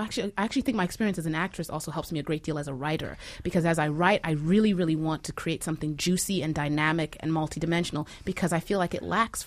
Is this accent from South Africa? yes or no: no; Zimbabwe; accent: Shona; I can definitely flip into my Shona accent quite quickly and easily.